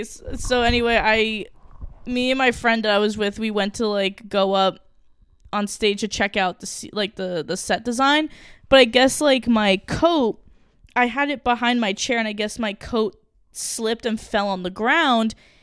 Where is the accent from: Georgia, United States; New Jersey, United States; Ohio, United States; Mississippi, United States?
New Jersey, United States; I don't know why I said it like that. I'm from New Jersey.